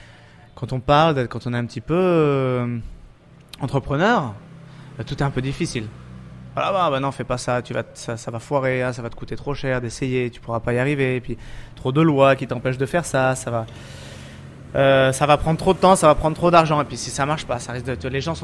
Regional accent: Pont-Saint-Esprit, Occitanie, France; Je viens d'Avignon, enfin Pont-Saint-Esprit, dans le sud. On vit bien là-bas.

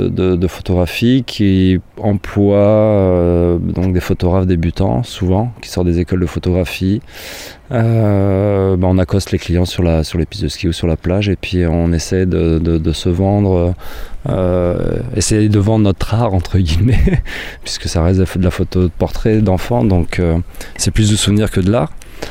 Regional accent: France; pour moi ça a été une très bonne expérience pour arrêter de me plaindre entre guillemets en tant que français

